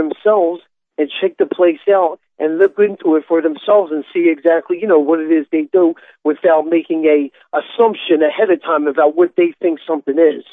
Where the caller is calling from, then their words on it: Philadelphia, Pennsylvania, United States; I'm calling from Philadelphia.